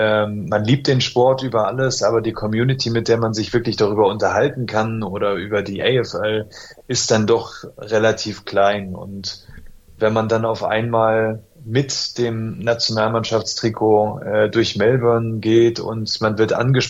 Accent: Germany; born there; und ich dann quasi als geborener Deutscher vielleicht auch mal eine andere Perspektive mitnehmen kann

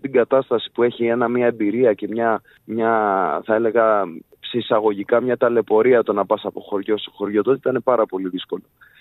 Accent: Athens, Attica, Greece; Εγώ γεννήθηκα και μεγάλωσα στην Αθήνα. Ο πατέρας μου είναι από Λευκάδα, γεννήθηκε και μεγάλωσε στη Λευκάδα. Η μητέρα μου γεννήθηκε και μεγάλωσε στο Αιτωλικό, στο Μεσολόγγι.

